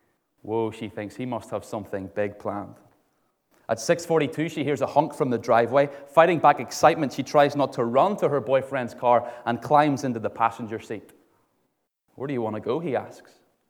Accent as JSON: {"language": "English", "town": "Ballymena", "region": "Northern Ireland", "country": "United Kingdom", "said": "I'm from Ballymena."}